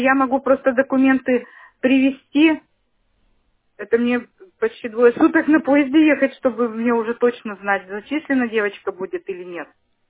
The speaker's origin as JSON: {"language": "Russian", "town": "Perm", "region": "Perm Krai", "country": "Russia", "said": "Мы просто из Перми, мы в Перми."}